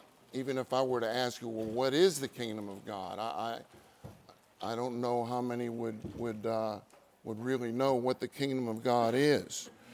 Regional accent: California, United States; I'm from Southern California, where it's just a tad bit warmer.

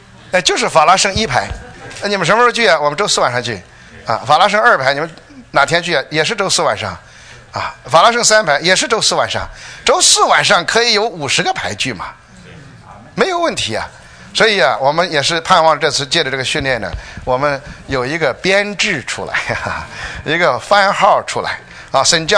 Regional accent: China; 我才知道我们中国人多会省钱啊

